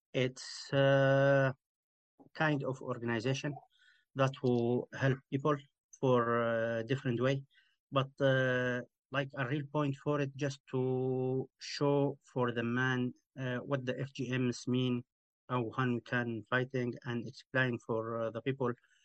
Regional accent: Syria; English is a second language; now in Glasgow, United Kingdom; I'm Kurdish from Syria. I'm a musician as well. Yeah, I've been in Glasgow for about 7 years now.

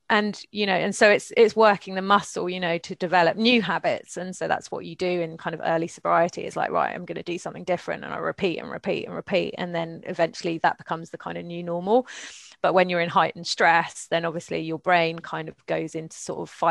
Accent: England, United Kingdom; now in France; I grew up in England, like, I know how we drink.

